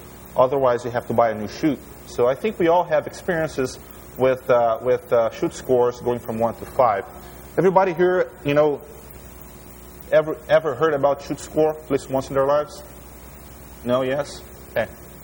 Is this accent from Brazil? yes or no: yes; Brazil; English is a second language; I am from Brazil. Lived in Brazil for about 19 years.